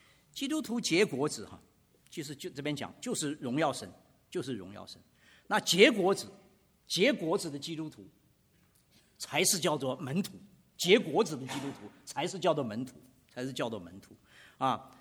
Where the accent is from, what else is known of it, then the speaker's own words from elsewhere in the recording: China; 爱你所不爱的人容易吗？我想这个答案很简单，是不容易的，而且是不可能的事情，特别是在我们中国人的身上